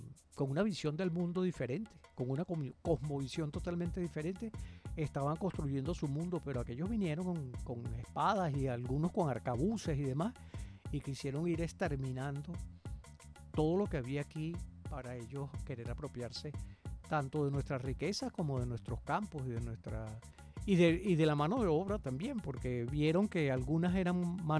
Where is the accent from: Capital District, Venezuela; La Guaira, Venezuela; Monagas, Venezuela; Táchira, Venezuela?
Capital District, Venezuela; Caracas; donde nació el libertador Simón Bolívar, entre otros. Nací yo también, caraqueño de pura cepa.